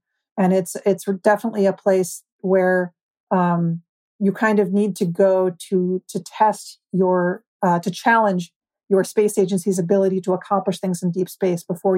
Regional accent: United States; You know, I'm an American. I love getting in my car and driving across the countryside

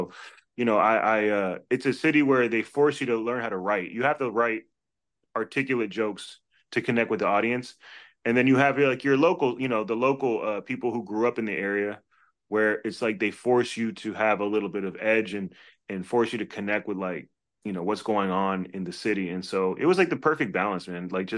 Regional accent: Washington, District of Columbia, United States; I made my name in Washington, D.C., my hometown, where I started comedy in the open mic circuit

